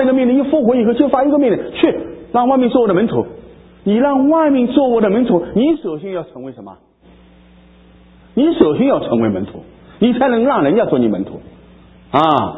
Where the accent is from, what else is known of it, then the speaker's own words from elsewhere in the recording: China; 一讲到这句话，我中国人就特别敏感啊